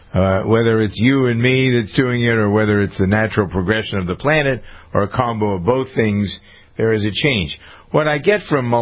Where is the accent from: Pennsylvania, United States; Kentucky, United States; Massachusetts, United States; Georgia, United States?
Massachusetts, United States; Framingham; came to my hometown of Framingham to discuss the Green New Deal.